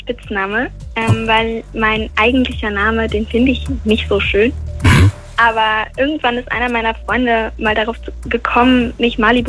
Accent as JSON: {"language": "German", "town": "Bonn", "region": "North Rhine-Westphalia", "country": "Germany", "said": "Ich bin aus Bonn."}